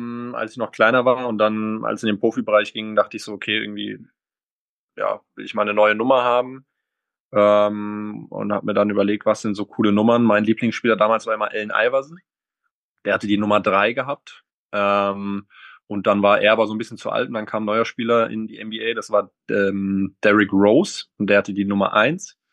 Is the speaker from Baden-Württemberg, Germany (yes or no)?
yes; Heidelberg, Baden-Württemberg, Germany; Bin 30 Jahre alt und bin auch gebürtiger Heidelberger.